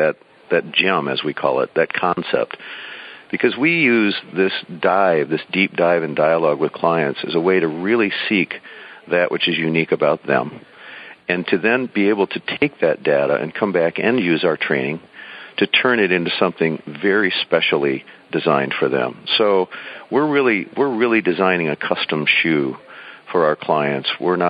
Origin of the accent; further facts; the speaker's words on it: Midwest, United States; born there; moved away as an adult; now in San Diego, United States; I am Caucasian. I was born in the Midwest and migrated to San Diego 30 years ago.